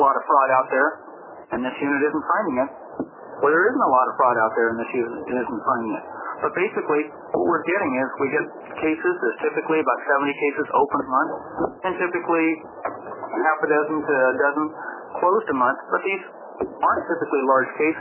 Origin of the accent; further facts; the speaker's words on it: Eugene, Oregon, United States; from Eugene, and I'm the chairman of the Contractors Board.